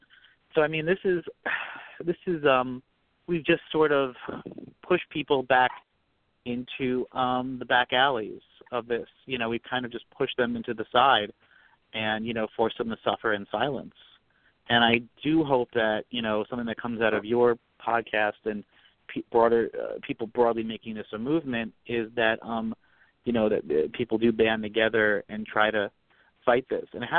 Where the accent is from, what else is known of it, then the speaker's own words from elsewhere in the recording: Maryland, United States; There's a number of ballot access challenges out there, including in my home state of Maryland.